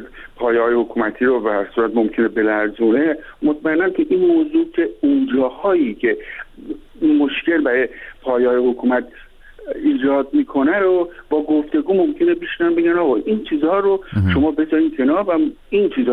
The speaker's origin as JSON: {"language": "Persian", "country": "Iran", "said": "به عنوان یک ایرانی که در ایران زندگی میکنم"}